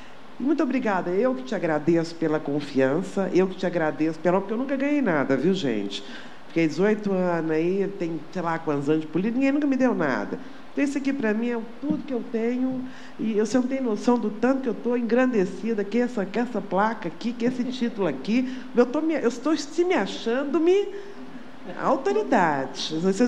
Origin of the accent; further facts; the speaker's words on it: Goiás, Brazil; born there; also born or lived in Mato Grosso; Sou goiana de nascimento.